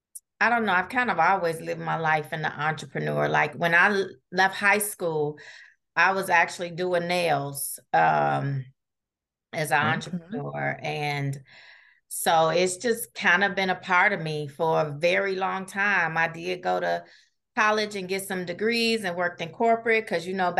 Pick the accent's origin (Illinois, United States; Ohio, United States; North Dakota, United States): Illinois, United States; Chicago; now in McKinney, United States; I am originally from Chicago, now living in North Dallas in the McKinney, Texas area.